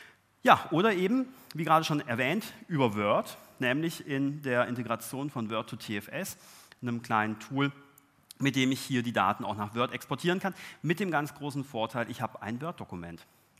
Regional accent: Southern Germany, Germany; Jetzt dürfen Sie dreimal raten, wo ich herkomme. Genau. Aus dem wunderschönen Süden Deutschlands.

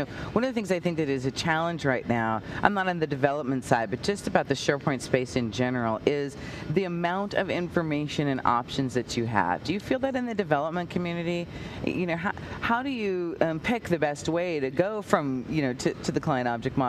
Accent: Seattle, Washington, United States; I just have to be out of the rain. I come from Seattle, so.

